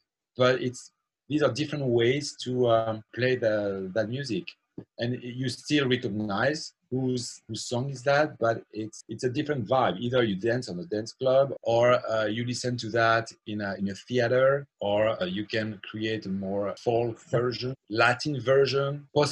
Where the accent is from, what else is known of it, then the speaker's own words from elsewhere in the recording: Toulouse, Occitania, France; now in United States; As you can hear, I'm French. My hometown is Toulouse, southwest of France, where I grew up. I've been now in the US for 12, 13 years. I got my American citizenship 2 weeks ago.